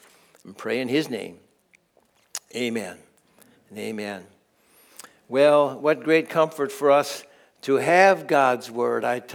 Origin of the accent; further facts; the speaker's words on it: Minnesota, United States; and then I grew up in Minnesota, but I grew up only a couple hours from Galen Visser